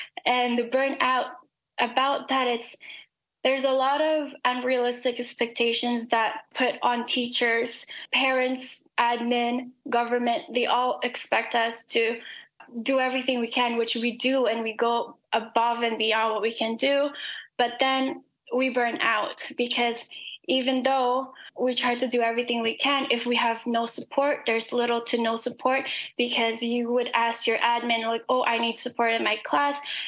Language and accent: English; Philippines; I think that as Filipino, we're very collectivist culture, like mm-hmm. also like family oriented.